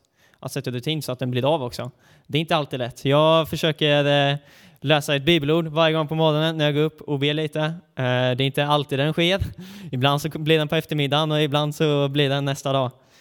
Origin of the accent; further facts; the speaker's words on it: Linköping, Östergötland, Sweden; accent: Östgöta; Annars kommer jag från Linköping från början. Så om det blir bred östgötska så får jag ursäkta mig.